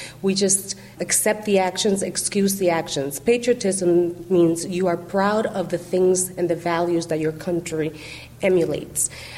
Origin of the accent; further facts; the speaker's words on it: Dominican Republic; Growing up in the Dominican Republic and going back to my countryside and my people and being loud and joyful and fun.